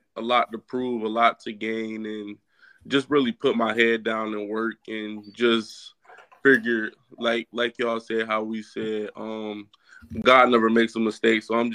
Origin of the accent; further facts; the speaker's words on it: Virginia, United States; I'll go out to Blacksburg and see what it's – because I'm from Virginia, but I've never been to Blacksburg.